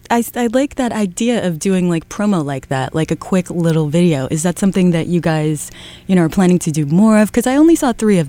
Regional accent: New York, United States; because I'm from New York and I live here, and I love a New York shout-out.

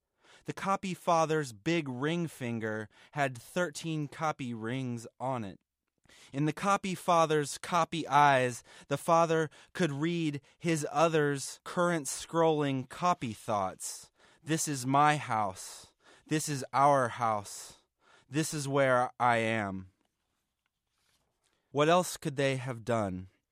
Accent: Atlanta, Georgia, United States; I'm from Atlanta, Georgia.

